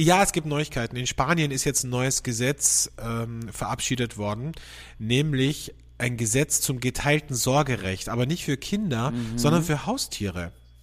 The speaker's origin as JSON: {"language": "German", "country": "Austria", "said": "bei uns in Österreich gibt es genug Menschen, für die gibt es das sowieso nicht."}